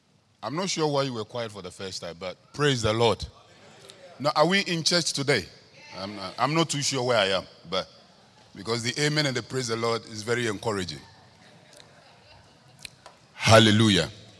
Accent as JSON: {"language": "English", "country": "Ghana", "accent": "Ghanaian English", "second_language": "English", "said": "I'm a Ghanaian. I speak Ghana English. And what I've realized for these years is sometimes my accent is so strong and so hard that people don't understand me."}